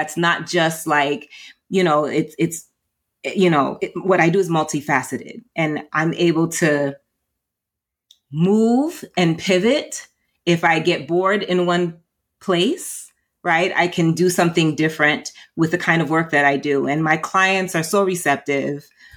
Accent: Massachusetts, United States; also born or lived in New Jersey; So my parents are Haitian. I was first born generation here in New Jersey, but I grew up in Massachusetts.

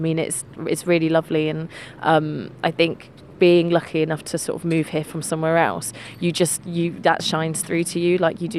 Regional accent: Bristol, South West England, United Kingdom; moved away as an adult; now in Isle of Man; So I'm originally from Bristol. I moved to the island in May 2022.

